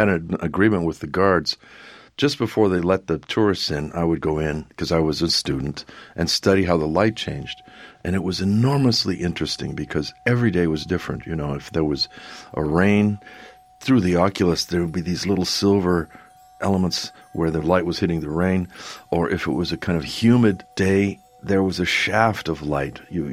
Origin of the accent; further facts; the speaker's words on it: Washington, United States; born there; I was born in the Olympic Peninsula, on the Kitsap Peninsula, across from Seattle. It's a sort of a hard scrabble, not very cultured place